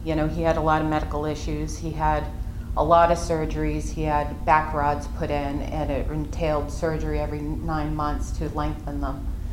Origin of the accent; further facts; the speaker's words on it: Massachusetts, United States; So, I'm from Massachusetts. I live about 35 minutes from here